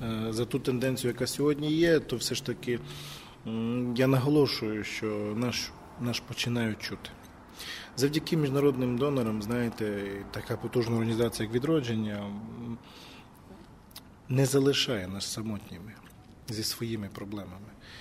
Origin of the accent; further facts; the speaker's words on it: Zakarpattia Oblast, Ukraine; Я, як житель, як закарпатець